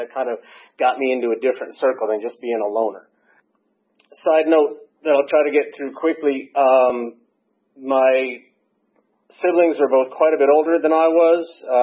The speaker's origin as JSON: {"language": "English", "region": "New York", "country": "United States", "tie": "born or raised there", "also_born_or_lived": "Boston", "said": "I was born in Boston. I was raised in upstate New York and northern New York."}